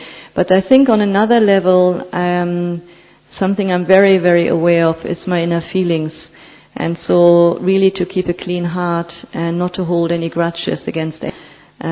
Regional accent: Germany; now in Oxford, United Kingdom; I'm originally from Germany, so I took Jan in Germany 37 years ago, and I've been living in England for many, many years.

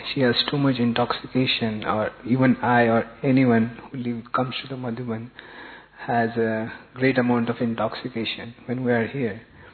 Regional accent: Canada; I'm coming from Canada.

